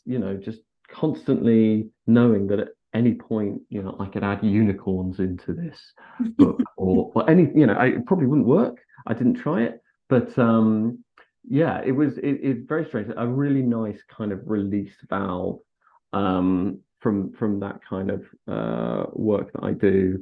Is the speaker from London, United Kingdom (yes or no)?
yes; London, United Kingdom; now in Brighton, United Kingdom; I'm a Londoner